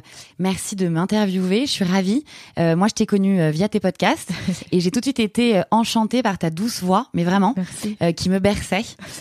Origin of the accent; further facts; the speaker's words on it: Paris, Île-de-France, France; also born or lived in Buenos Aires; Moi, à la base, je suis une Parisienne 100%. J'ai fait mes études entre Saint-Jean-de-Passy, La Tour, pour ceux qui connaissent le 16e.